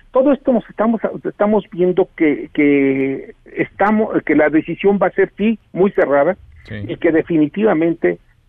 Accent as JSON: {"language": "Spanish", "country": "Mexico", "said": "Pero a mí me gusta declararme ganador como mexicano."}